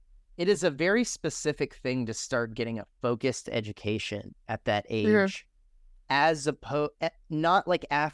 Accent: Texas, United States; Growing up in Texas, which is a state that has a lot of money, and does okay in education, but then I go to North Carolina

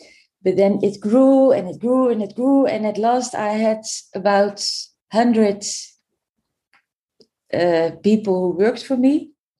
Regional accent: Schiedam, South Holland, Netherlands; born there; English is a second language; So I was born in Schiedam.

